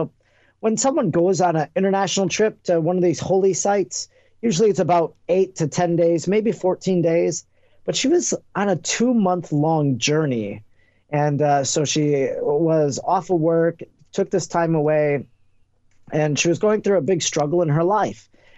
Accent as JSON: {"language": "English", "region": "Wisconsin", "country": "United States", "said": "And she said, Chicago, and I'm from Wisconsin. I was actually wearing a Packer jacket that day."}